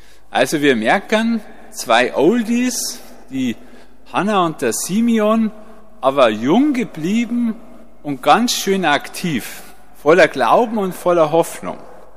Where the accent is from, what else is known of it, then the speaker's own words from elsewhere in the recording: Weihern, Bavaria, Germany; ich komme aus der Einöde Weihern in Niederbayern. Ich bin mit meinen Eltern aufgewachsen, 3 Geschwister, 2 Brüder, 1 Schwester